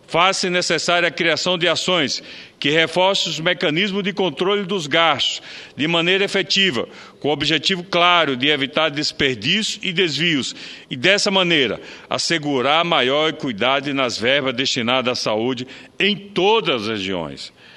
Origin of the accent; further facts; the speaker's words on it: Sergipe, Brazil; É com grande sentimento de orgulho pelo povo da minha terra que parabenizo a minha universidade, a Universidade Federal de Sergipe